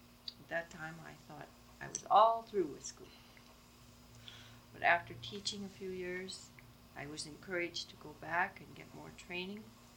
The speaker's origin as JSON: {"language": "English", "town": "Pinedale", "region": "Wyoming", "country": "United States", "tie": "born there", "said": "I was born in Pinedale, Wyoming on May 11, 1933."}